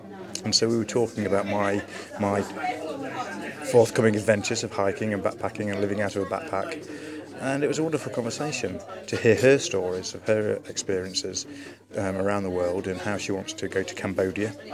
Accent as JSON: {"language": "English", "town": "Burton-on-Trent", "region": "West Midlands", "country": "United Kingdom", "tie": "born or raised there", "said": "I left my hometown of Burton-on-Trent and headed to Horton in Ribblesdale in Yorkshire."}